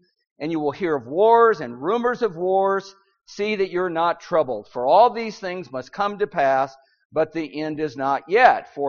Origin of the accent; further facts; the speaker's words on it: St. Paul, Minnesota, United States; the local preacher where I grew up in St. Paul, Minnesota, was going to be gone for a gospel meeting.